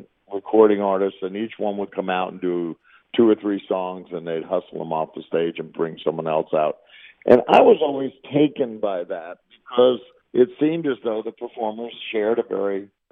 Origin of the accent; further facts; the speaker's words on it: Tampa, Florida, United States; And growing up in Tampa, we lived right on Highway 41